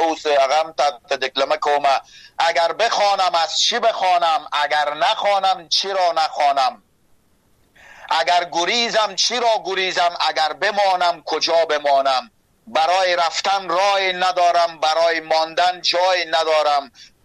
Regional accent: Afghanistan; زه یو انسانیم په افغانستان کې پیدا سوم او غت سوم،

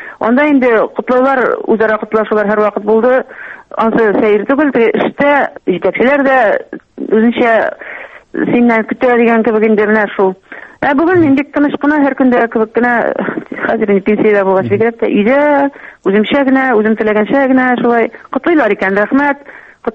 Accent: Bashkortostan, Russia; безнең менә минем туган авылым Башкортстанда бит инде.

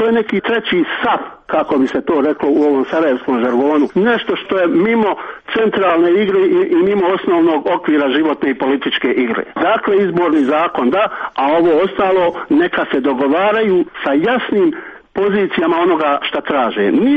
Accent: Bosnia & Herzegovina; kao njen građanin, kao Bosanac, kao gnostik, dakle ni vjersko, ni konfesionalno, ni etničko

